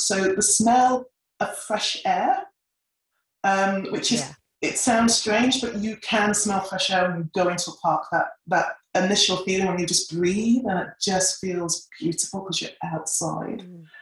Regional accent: Yorkshire and the Humber, United Kingdom; So I'm from Yorkshire. So if people don't know that, it's a northern part of England. It doesn't mean much, but it's a mining town, or a mining city, actually. It was a mining city until the mines got closed down.

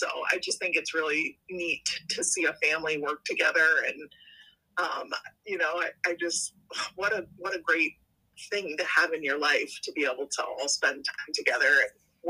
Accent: Chicago, Illinois, United States; I'm from the Chicago area, and I went out to Oak Park River Forest, which was where Jean was actually based.

